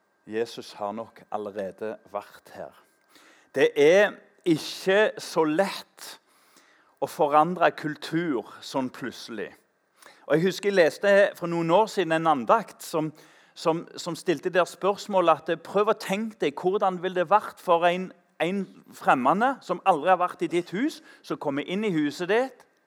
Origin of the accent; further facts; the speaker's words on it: Tananger, Rogaland, Norway; Og i Tananger, der jeg vokste opp, så hadde vi mye sånt.